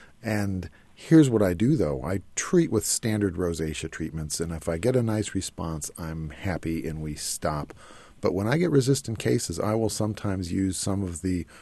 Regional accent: United States; I'm an American.

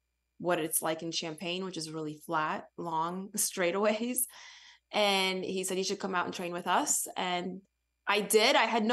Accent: Ukraine; And I grew up in orphanages in Ukraine for the first 7.5 years of my life.

